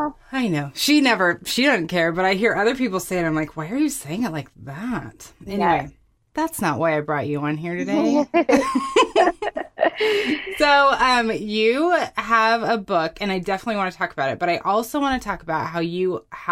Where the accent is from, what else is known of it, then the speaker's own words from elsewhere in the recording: Arizona, United States; That's fun because if you don't know, we came from Arizona. And so we are not around that type of stuff.